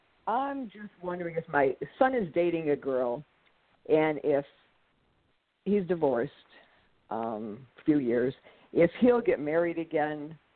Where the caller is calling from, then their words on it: Joliet, Illinois, United States; Illinois.